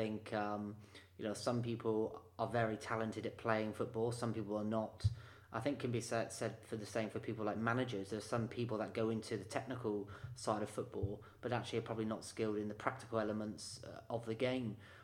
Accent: Plymouth, South West England, United Kingdom; I grew up in Plymouth, which is a town down in the West Country of the United Kingdom. So very sort of countryside, think beaches and coastlines, very, very pretty, very nice.

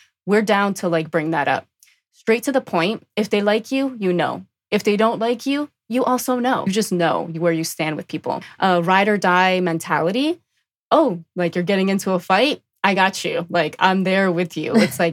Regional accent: New Jersey, United States; now in Los Angeles, United States; I'm from New Jersey. I am a East Coast native.

